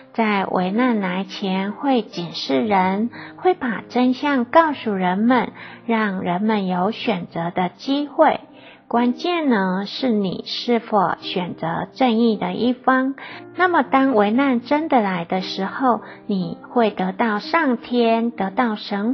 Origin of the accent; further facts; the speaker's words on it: China; 而且呢，它是欺压我们中国人民的